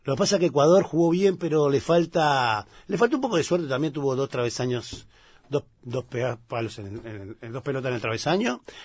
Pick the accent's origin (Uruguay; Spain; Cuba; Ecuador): Uruguay; porque como uruguayo uno no puede querer a Australia nunca